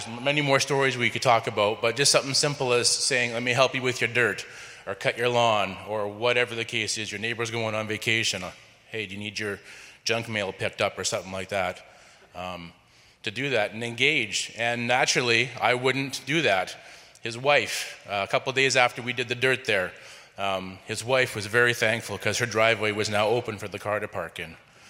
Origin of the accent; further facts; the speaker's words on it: Canada; we're very Canadian, we wave and say hello